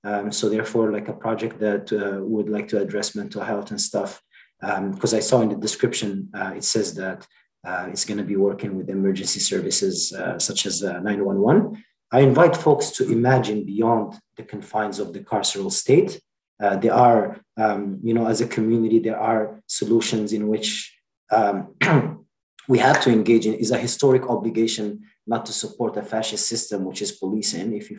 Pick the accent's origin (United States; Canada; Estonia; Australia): Canada; Ottawa, Ontario; I moved to the neighborhood in August. I'm from Ottawa. I've been here since 2005 or so, but I moved in the neighborhood from Centertown in August.